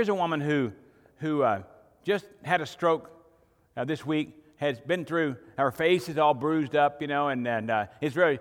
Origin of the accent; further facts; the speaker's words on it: Arkansas, United States; born there; They know I was born in Arkansas, so my philosophy is there was to eat and enjoy life.